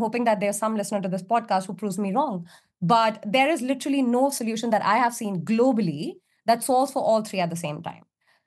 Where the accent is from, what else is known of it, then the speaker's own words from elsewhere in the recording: India; now in United Kingdom; So I'm from India. When I moved to the UK, it was so painful because I was not able to transfer any capital.